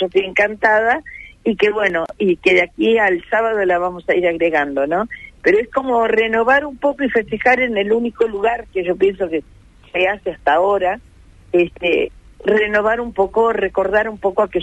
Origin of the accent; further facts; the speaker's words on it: Uruguay; y conste que yo soy uruguaya, no soy argentina.